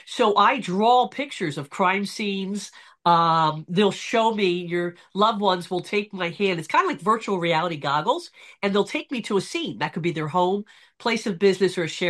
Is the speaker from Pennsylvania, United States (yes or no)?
yes; Philadelphia, Pennsylvania, United States; now in Collingswood, United States; I harken out of the Philadelphia region. I'm actually in Collingswood, New Jersey, which is just a hop and a skip from Philadelphia Airport.